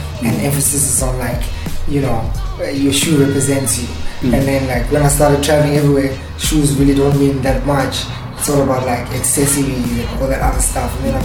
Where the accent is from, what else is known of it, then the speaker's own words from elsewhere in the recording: Austria; I grew up in Austria.